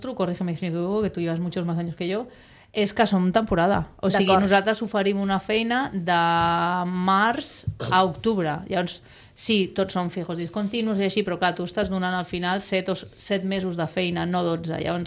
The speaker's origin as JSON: {"language": "Catalan", "town": "Sant Boi", "region": "Catalonia", "country": "Spain", "lives_now": "Sitges, Spain", "said": "perquè jo sóc de Sant Boi, no sóc d'aquí"}